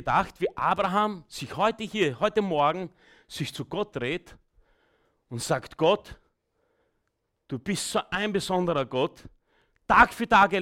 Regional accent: Burgenland, Austria; now in Vienna, Austria; Falls du es nicht geschnallt hast, ich komme aus dem Burgenland.

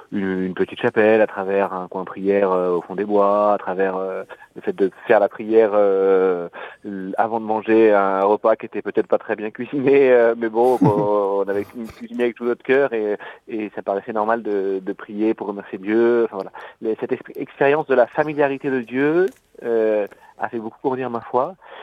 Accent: Brittany, France; born there; je suis né dans le Finistère, à la pointe de la Bretagne, il y a 39 ans maintenant, presque 40, dans une famille chrétienne

